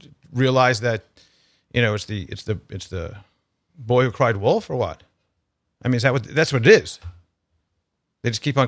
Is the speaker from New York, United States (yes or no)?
no; Florida, United States; I'm from Florida, so we know all the things about hanging chads and all the things that have happened over the years with Florida.